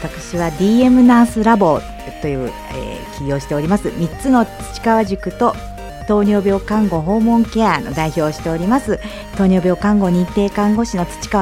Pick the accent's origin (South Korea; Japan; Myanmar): Japan; Osaka; moved away as an adult; now in Aichi, Japan; あともう一つは私も出身が大阪で、結婚して初めて愛知県に来たんですけども